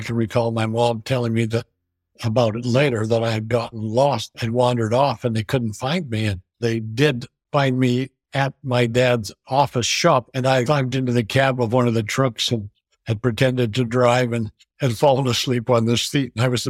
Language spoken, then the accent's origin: English; Lethbridge, Alberta, Canada; born there; I was born in Lethbridge, Alberta, Canada, November 13th, 1943.